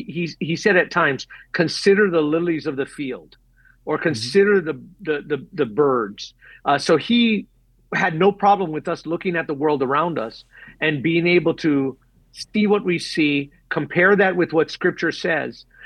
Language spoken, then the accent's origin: English; Hawaii, United States; Well, I'm from Hawaii, born and raised, born here in 69